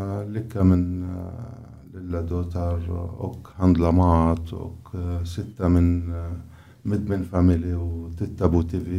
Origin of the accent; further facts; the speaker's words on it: Aleppo, Aleppo Governorate, Syria; Swedish is a second language; moved away as an adult; now in Sweden; Jag föddes i Aleppo i Syrien. Och jag studerade där ungefär 11 år.